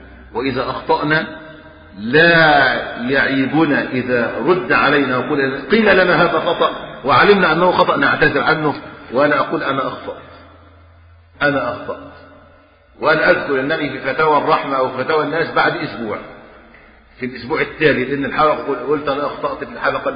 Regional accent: Egypt

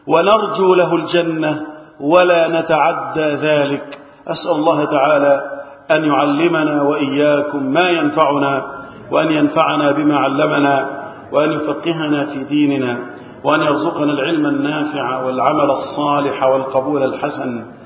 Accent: Egypt; اللهم احفظ بلدنا مصر

